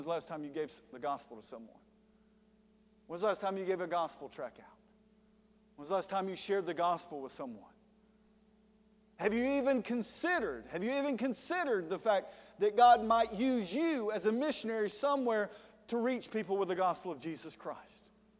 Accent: Georgia, United States; I'm from Georgia. Keep it simple.

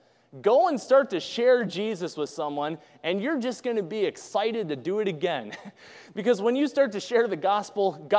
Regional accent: Wisconsin, United States; See, I'm from Wisconsin, so.

